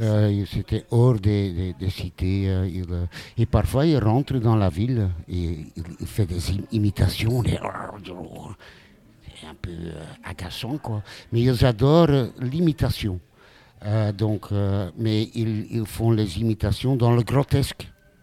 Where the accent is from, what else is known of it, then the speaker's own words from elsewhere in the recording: Flanders, Belgium; French is a second language; Ma jeunesse, c'était dans l'entour d'Anvers. Après, j'étais à Gand pour mes études.